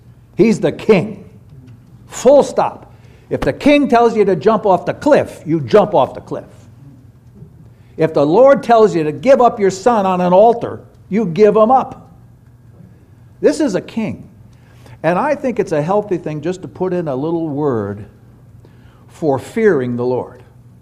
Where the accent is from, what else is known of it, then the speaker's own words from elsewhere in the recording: New York City, New York, United States; our dear brother Kit had to go up to New York, my hometown, just to get down here.